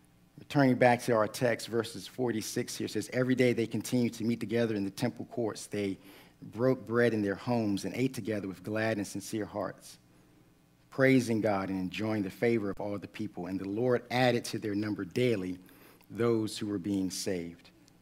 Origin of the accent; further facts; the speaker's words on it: United States; I'm good because I'm an American, and I'm supposed to say that.